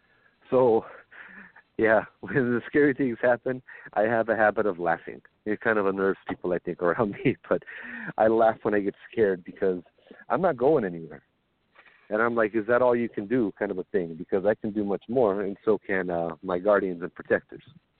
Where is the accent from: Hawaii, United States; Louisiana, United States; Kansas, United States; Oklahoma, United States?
Hawaii, United States; Though, once again, I want to make sure I'm Hawaiian, and I am fiercely proud of my culture